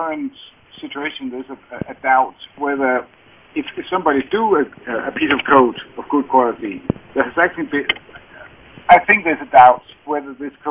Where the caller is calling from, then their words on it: Denmark; I am speaking. I'm live from Denmark.